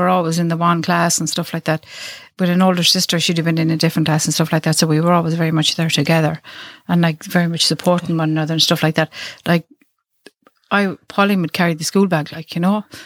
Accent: Ballina, Connacht, Ireland; Well, we grew up on the farm, and as we'd say, we came from the Ballina Hills, like, you know, it was super. We had a really great upbringing

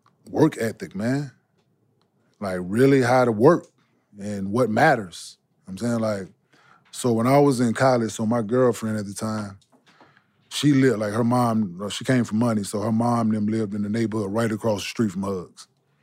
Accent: Dallas, Texas, United States; I'm from Oak Cliff, boy.

